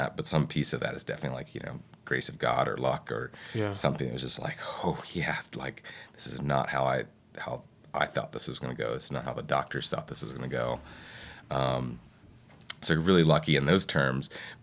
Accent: Ohio, United States; But you know, I grew up in Ohio, and post accident, I spent about a little over a month in hospitals in Ohio, and it was great to be close to family and to have that support.

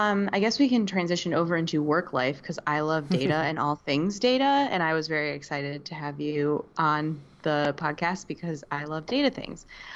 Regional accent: Buffalo, New York, United States; now in North Carolina, United States; Yeah, I was born and raised in Buffalo, as Logan mentioned, and I'm now living in North Carolina

